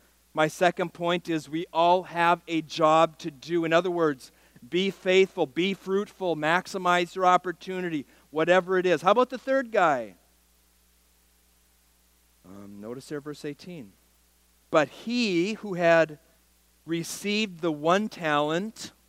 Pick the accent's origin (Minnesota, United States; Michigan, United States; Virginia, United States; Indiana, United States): Minnesota, United States; Small town girl from where I grew up in Minnesota.